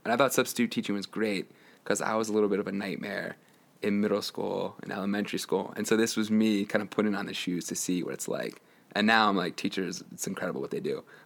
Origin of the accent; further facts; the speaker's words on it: Bethesda, Maryland, United States; I mean, I grew up in Bethesda. We're next to 10 different schools